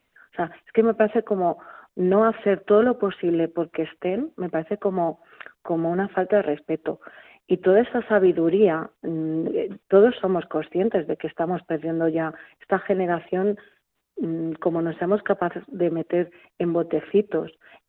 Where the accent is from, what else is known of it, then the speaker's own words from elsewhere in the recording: Madarcos, Community of Madrid, Spain; yo quiero envejecer aquí en mi pueblo, ¿no? Y si mis hijas, con las que he criado, que ha sido lo mejor que podía hacer, criarlas en un pueblecito como Madarcos